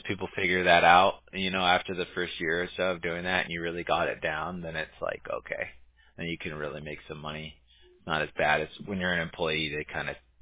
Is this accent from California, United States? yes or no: yes; California, United States; I grew up in Southern California, so I like the Chargers